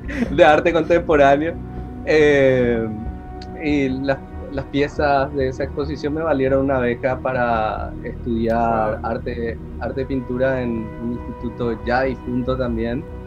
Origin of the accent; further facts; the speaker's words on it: Asunción, Paraguay; yo nací y vivo actualmente en Asunción del Paraguay, justo en el centro ahí de Sudamérica.